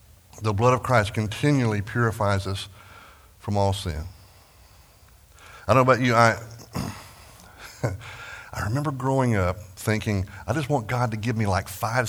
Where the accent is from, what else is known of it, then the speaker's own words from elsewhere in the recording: Texas, United States; I grew up in Texas and driving up and down I-35 in Dallas.